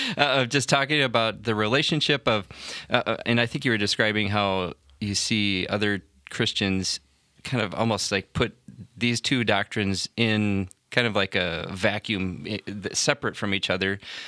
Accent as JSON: {"language": "English", "town": "Chicago", "region": "Illinois", "country": "United States", "tie": "born or raised there", "said": "Yes, I grew up in the Chicago area."}